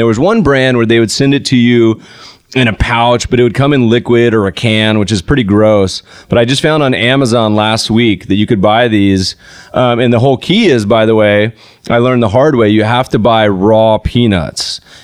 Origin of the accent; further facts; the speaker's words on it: North Carolina, United States; I grew up partially in North Carolina, and we grew up going to a lot of these redneck beaches, and I can say that because I'm Southern, I'm part redneck